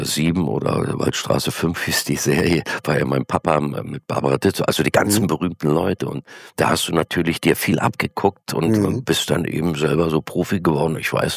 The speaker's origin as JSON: {"language": "German", "town": "Görlitz", "region": "Saxony", "country": "Germany", "tie": "born there", "accent": "Silesian dialect", "said": "den schlesischen Dialekt durfte ich machen, weil ich ja gebürtiger Görlitzer bin und meine Mutti und mein Papa sind ja Schlesier. Und dann habe ich eben den Felix mit dem Original Görlitzer Dialekt gemacht."}